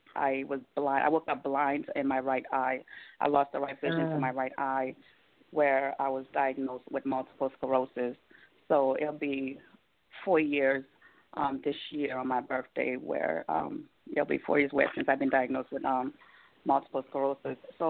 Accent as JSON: {"language": "English", "town": "Boston", "region": "Massachusetts", "country": "United States", "tie": "born or raised there", "moved": "as an adult", "lives_now": "Atlanta, United States", "said": "And I left Boston, which is my hometown. I just left Boston, picked up my, you know, just me and my kids' clothes, and I remember getting a pickup truck. We just drove to Atlanta, and I never looked back."}